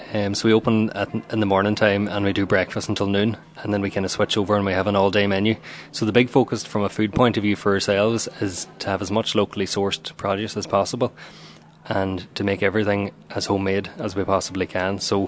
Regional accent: Kerrykeel, County Donegal, Ireland; I suppose because I'm from Kerrykeel myself, I kind of always wanted to try and do something in that area.

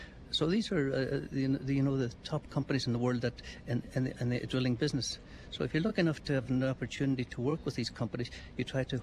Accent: St. John's Point, Ulster, Ireland; also born or lived in Ardara; I was born in Ardra. My mum was from Aya, which is outside Ardra, down the Nick. And myself and my sister Mary were brought up and reared at St. John's in St. John's Point Lighthouse

